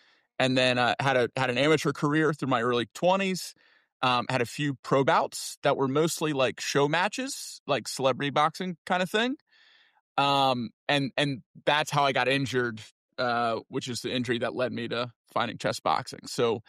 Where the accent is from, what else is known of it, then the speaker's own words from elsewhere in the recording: Charlotte, North Carolina, United States; I grew up in Charlotte, so they had a great chess scene.